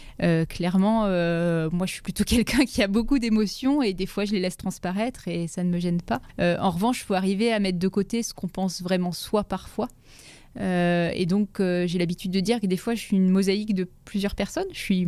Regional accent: Auvergne-Rhône-Alpes, France; born there; moi je suis née en Auvergne et j'ai grandi dans différentes petites villes de taille moyenne, d'ailleurs plutôt en zone gendarmerie quand j'y pense, je pense pas qu'on était vraiment en zone police, donc plutôt des petites villes

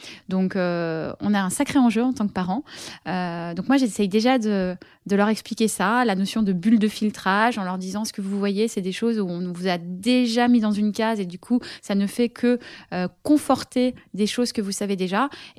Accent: Paris, Île-de-France, France; Même si je suis parisienne, moi j'aime beaucoup la montagne

